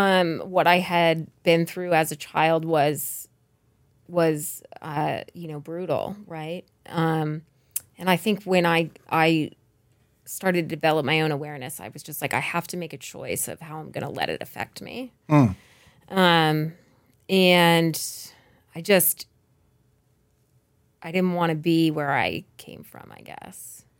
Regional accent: Pennsylvania, United States; Yep, just outside of Philly on a little farm in Bucks County.

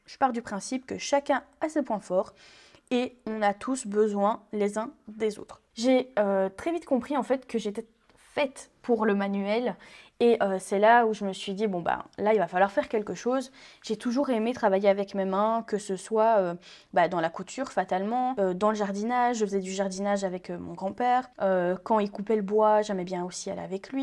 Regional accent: Belgium; Donc la gestion en Belgique, oui parce que je suis belge, j'ai oublié de le préciser.

